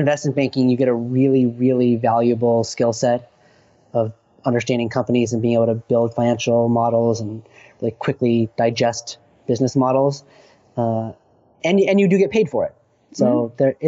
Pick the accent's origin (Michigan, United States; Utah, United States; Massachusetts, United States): Utah, United States; Park City; I'm selling, you know, ski tickets at the mountain I grew up at in Park City